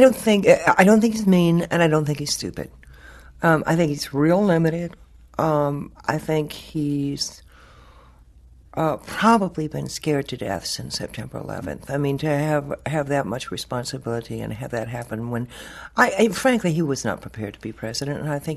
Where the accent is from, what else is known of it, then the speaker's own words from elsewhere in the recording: Texas, United States; Now, you have to understand that I was born and raised in East Texas amongst foot washing Baptists. They are my friends, my neighbors, and my kinfolk